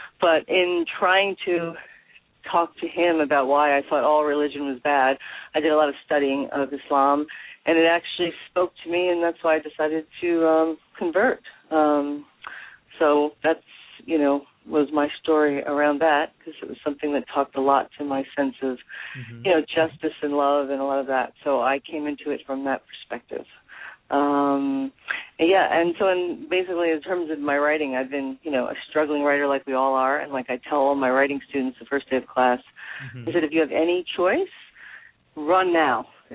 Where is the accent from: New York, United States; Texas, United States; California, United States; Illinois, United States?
New York, United States; New York City; Okay, well, I was raised in the Bronx, New York, which, even though it's part of New York City, it was very small town feel.